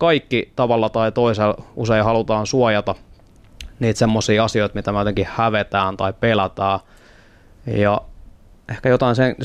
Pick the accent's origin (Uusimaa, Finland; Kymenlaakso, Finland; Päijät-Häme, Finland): Uusimaa, Finland; Helsinki; Kontulan aluetta, niin sitten taas siellä, niin kuin, että se on se paikka, mistä mä oon itse kotoisin ja silleen pystyy puhumaan samaa kieltä ihmisten kanssa